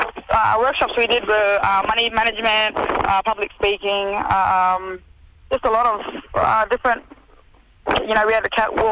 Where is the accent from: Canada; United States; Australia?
Australia; Broome, Western Australia; So I'm from Broome. I'm a Jabba Jabba Bardi woman. My dad's a Torres Strait Islander from Bardi Island. I've lived in Crowther for 8 years.